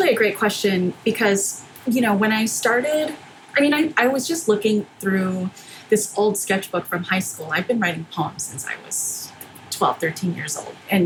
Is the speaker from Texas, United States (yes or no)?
yes; McAllen, Texas, United States; born there; So my story is, I was born in McAllen, Texas.